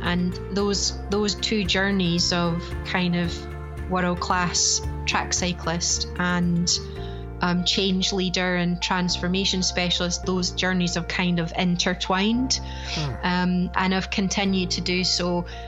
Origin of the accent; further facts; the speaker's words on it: Edinburgh, Scotland, United Kingdom; accent: Scottish; I was born and bred in Edinburgh, so it's a Scottish accent you're listening to just now.